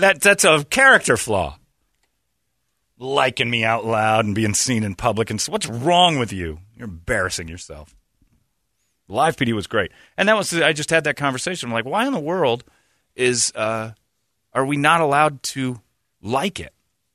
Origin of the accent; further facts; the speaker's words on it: Indiana, United States; My home state is like the worst place on the planet.